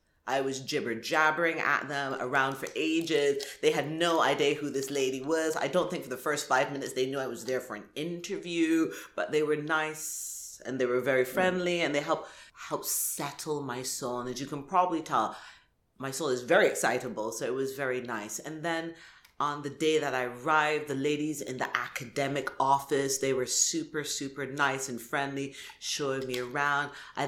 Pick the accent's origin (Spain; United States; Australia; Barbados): Barbados; let me just really proudly and clearly state I'm from Barbados.